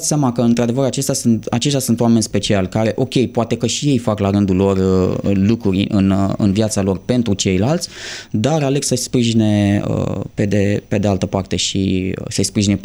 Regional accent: Romania; feedback-ul pe care l-am primit din afară de la oameni cu care am alergat spunând că eu vin din România a fost unul foarte, foarte bun.

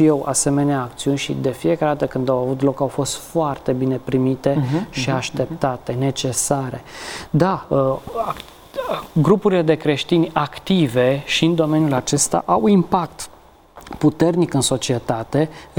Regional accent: Codlea, Brașov County, Romania; am crescut în Codlea, lângă, între Sași.

